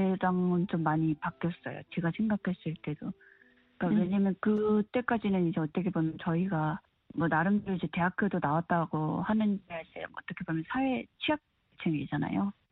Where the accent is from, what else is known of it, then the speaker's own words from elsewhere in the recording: North Korea; 저희가 이제 또 북한에서 온 걸 알았거든요. 나는 북한에서 왔는데